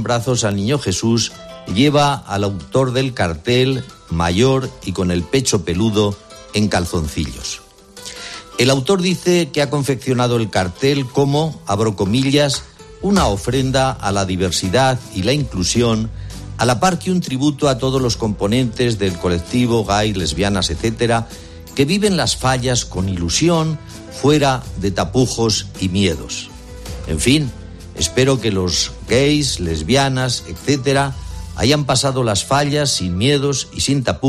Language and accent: Spanish; Aragon, Spain; o en mi tierra con la Virgen del Pilar. Y sospecho que sevillanos y aragoneses puede que fuéramos menos tolerantes